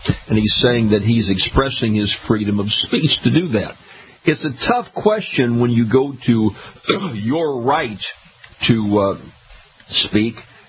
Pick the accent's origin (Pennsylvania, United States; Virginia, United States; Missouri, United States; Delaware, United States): Missouri, United States; St. Louis; So I was raised in St. Louis, Missouri. That's where I went to high school.